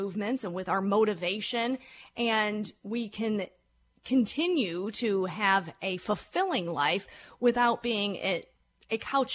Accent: Detroit, Michigan, United States; But, you know, I'm from Detroit, so I have my loyalties, of course.

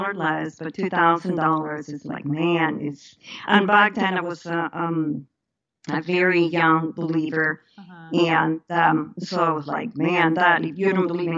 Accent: Peru; now in United States; I was born and raised in Peru.

